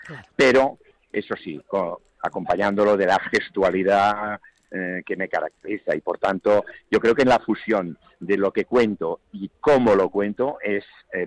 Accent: Barcelona, Catalonia, Spain; Yo que soy de Barcelona, por ejemplo, hay una gran diferencia entre una y la otra.

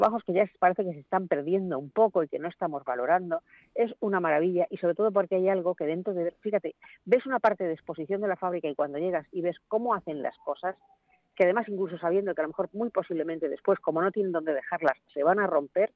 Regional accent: Basque Country, Spain; en mi tierra, una de mis tierras, yo tengo varias, sí, en el País Vasco, son muy típicas.

